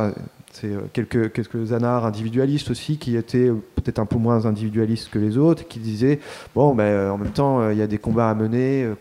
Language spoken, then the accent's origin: French; Normandy, France; Il se trouve que je suis Normand.